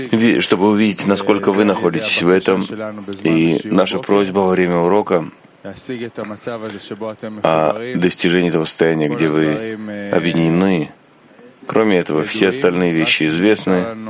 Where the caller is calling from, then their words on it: New York, United States; Здравствуйте, дорогие товарищи, мы говорим из Нью-Йорка.